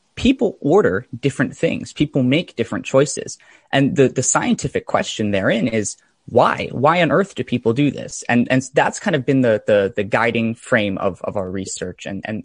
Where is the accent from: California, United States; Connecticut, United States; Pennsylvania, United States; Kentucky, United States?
Connecticut, United States; I grew up in Fairfield County in Connecticut, and I've actually lived there my whole life.